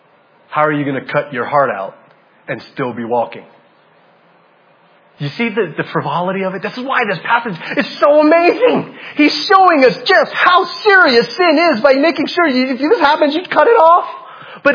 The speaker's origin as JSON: {"language": "English", "region": "Hawaii", "country": "United States", "said": "Family, I'm from Hawaii."}